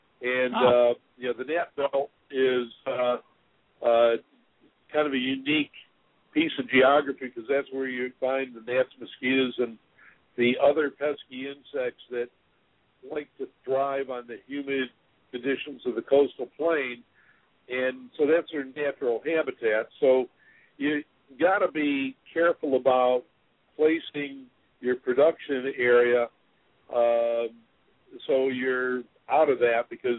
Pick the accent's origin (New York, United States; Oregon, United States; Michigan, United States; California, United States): New York, United States; I grew up in the Finger Lakes area of upstate New York